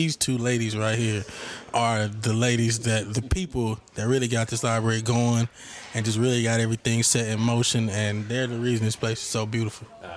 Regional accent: Atlanta, Georgia, United States; So I'm from Atlanta, Georgia.

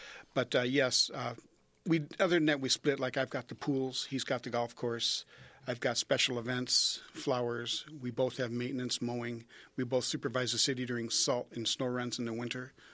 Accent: Madison, Wisconsin, United States; also born or lived in Indianapolis, United States / Milwaukee, United States; Well, I was born in Indianapolis and moved to the Wisconsin area when I was young, and moved to Madison from Milwaukee when I was about 8 years old, and that's where I grew up.

